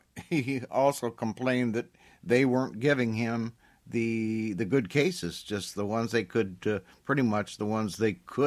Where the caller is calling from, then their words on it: Dearborn, Michigan, United States; I'm broadcasting from Dearborn, Michigan